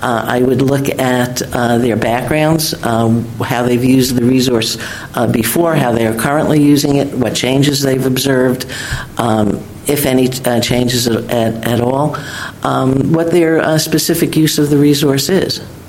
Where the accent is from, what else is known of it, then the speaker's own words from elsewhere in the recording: New York, United States; accent: New York; You can tell from my New York accent, I'm not originally from around here.